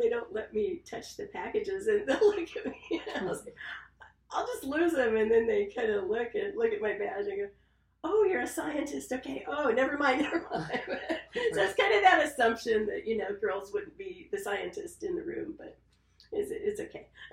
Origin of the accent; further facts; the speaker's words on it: California, United States; because growing up in California, it just never occurred to me that there were things girls couldn't do, you know?